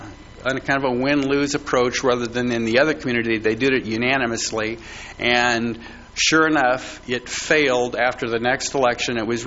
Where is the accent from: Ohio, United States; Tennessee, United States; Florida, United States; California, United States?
California, United States; Atascadero; being someone born and raised in Atascadero